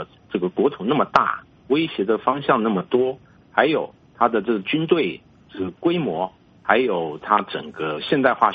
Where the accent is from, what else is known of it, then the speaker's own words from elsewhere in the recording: Taiwan; 当然我本身是来自台湾，可能就台湾的感受来讲可能与区域的感受又有一点不一样